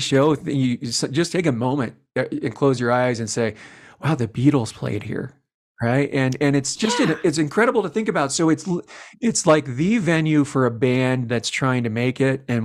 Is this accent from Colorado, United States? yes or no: yes; Longmont, Colorado, United States; also born or lived in Boulder; You know, Bree, I grew up in Longmont and I lived in Boulder for a while.